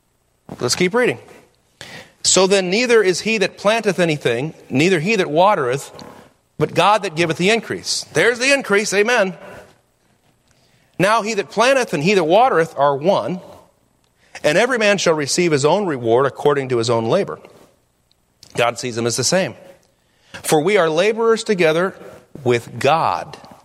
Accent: United States; Listen, I'm an American.

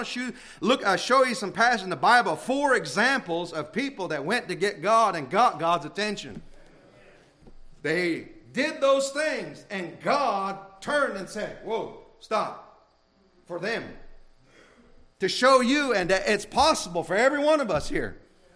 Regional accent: United States; born there; I'm American, top of my head, bottom of my foot. Amen. I'm not saying that I'm Indian first. No, I say I'm an American. Amen. Born in this country.

